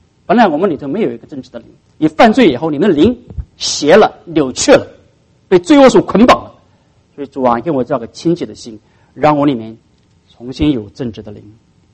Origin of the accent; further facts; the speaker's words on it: China; 这跟我们中国人差不多了啊。